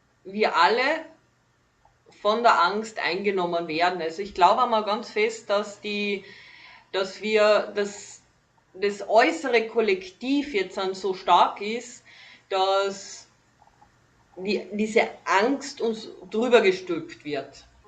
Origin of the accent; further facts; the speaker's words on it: Carinthia, Austria; born there; ich bin gebürtige Kärntnerin, komme aus dem Kalifornien von Österreich